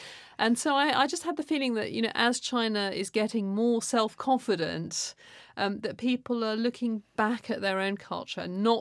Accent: England, United Kingdom; I'm not there thinking you're Chinese and I'm English and there's this great divide between us.

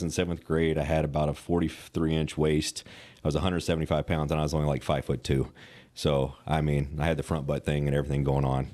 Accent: Kentucky, United States; So I grew up in Western Kentucky. My dad was a Southern Baptist preacher, and we traveled quite a bit, moved around quite a bit.

